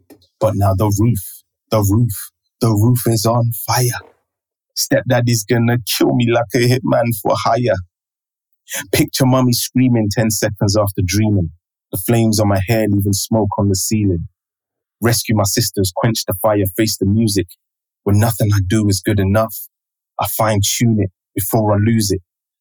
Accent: London, United Kingdom; also born or lived in Nigeria; I grew up in London, and then I went to Nigeria, and I lived in Nigeria for 6 years. Returned back to the UK as a teenager

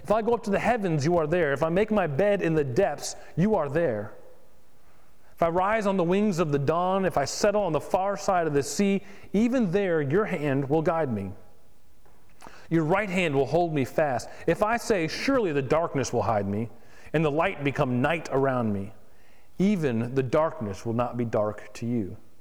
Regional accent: West Palm Beach, Florida, United States; I come from West Palm Beach, where there's a beach. Trust me, there's a lot of sand.

